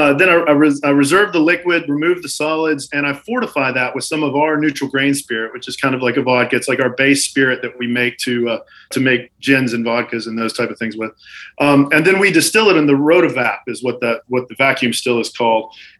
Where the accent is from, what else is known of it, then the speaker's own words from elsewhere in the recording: Deep South, United States; And I'm from the Deep South originally. So I grew up cooking, you know, a lot of Louisiana cooking and low country boil and those type of things.